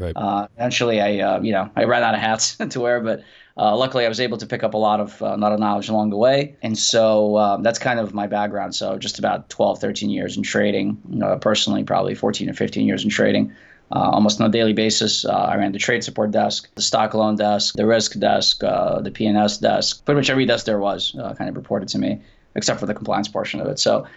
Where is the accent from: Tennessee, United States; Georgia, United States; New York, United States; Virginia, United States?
New York, United States; Brooklyn; also born or lived in St. Petersburg; I came from Russia, an immigrant from St. Petersburg in 1989. I grew up in Brooklyn, went to high school in the city.